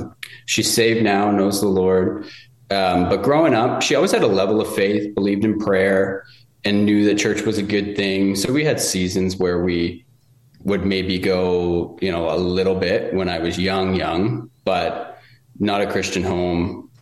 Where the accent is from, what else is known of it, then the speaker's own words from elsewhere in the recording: Saint John, New Brunswick, Canada; born and bred in New Brunswick.